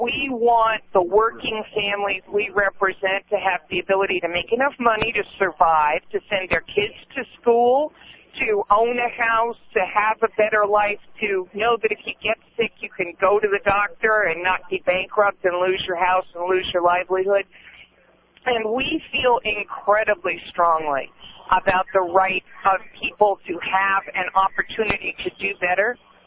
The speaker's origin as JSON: {"language": "English", "region": "California", "country": "United States", "tie": "born or raised there", "said": "all of my life growing up in California, I knew about my government."}